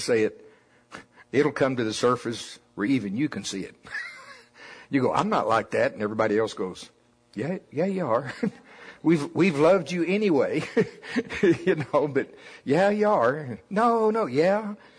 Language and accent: English; the South, United States; Yeah, I'm from the South, okay?